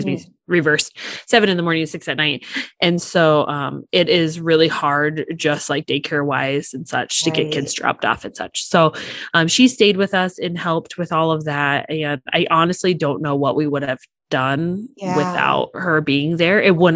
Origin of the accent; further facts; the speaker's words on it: Illinois, United States; now in North Dakota, United States; You know, we live in North Dakota now. We're originally from Illinois, so we don't have family in the area.